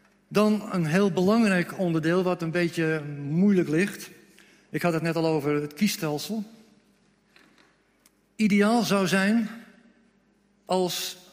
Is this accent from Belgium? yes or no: no; Almere, Flevoland, Netherlands; Ik kom uit Almere.